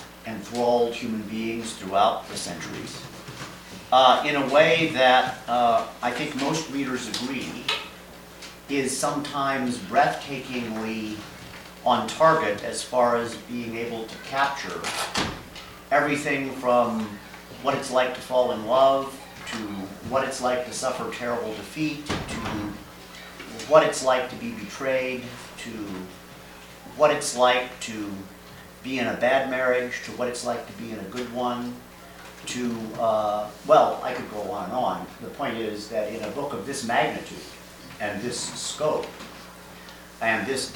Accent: Valparaiso, Indiana, United States; I'm from Valparaiso, Indiana, where I teach at Valparaiso University.

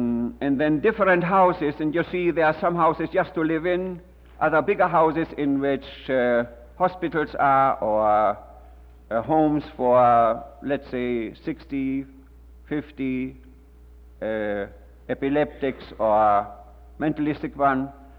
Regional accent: Bielefeld, North Rhine-Westphalia, Germany; I come from Bethel

